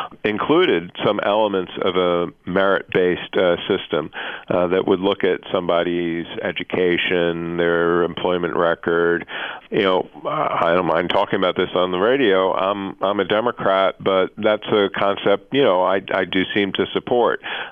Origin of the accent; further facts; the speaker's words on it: New York City, New York, United States; but I'm a New Yorker from my youth, and, you walk down Fifth Avenue during any part of the day